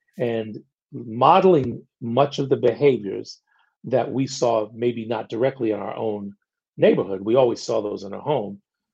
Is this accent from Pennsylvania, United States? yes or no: no; Queens, New York, United States; Well, I grew up in Queens.